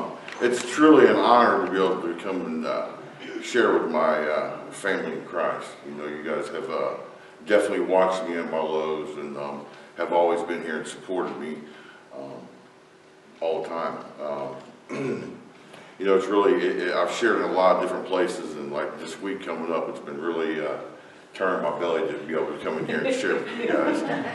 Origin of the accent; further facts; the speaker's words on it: Dayton, Ohio, United States; born there; And I was born in Dayton, Ohio in 1977.